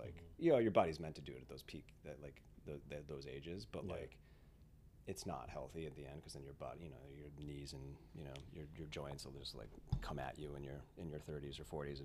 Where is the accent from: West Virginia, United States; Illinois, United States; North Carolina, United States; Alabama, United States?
Illinois, United States; Chicago; I grew up in Chicago and I wouldn't say I grew up in a musical family